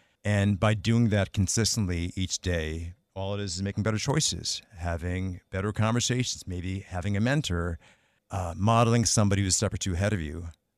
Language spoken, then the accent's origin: English; Queens, New York, United States; growing up in Queens, New York, in Jackson Heights, Queens